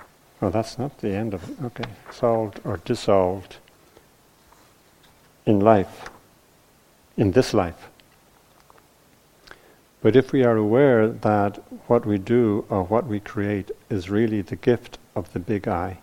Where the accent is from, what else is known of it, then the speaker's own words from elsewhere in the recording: Ireland; I grew up in Catholic Ireland, and I have to say I grew up as a believer, and you know, I was in a family who believed, so I believed, right?